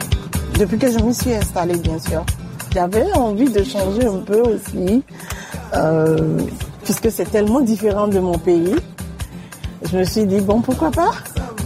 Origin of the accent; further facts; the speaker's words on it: Benin; now in United States; C'est un palace chez moi au Bénin.